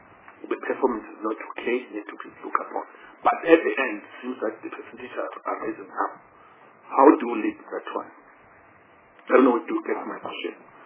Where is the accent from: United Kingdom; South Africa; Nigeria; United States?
South Africa; Bethal, Mpumalanga; like myself, I'm from Mpumalanga in Bethel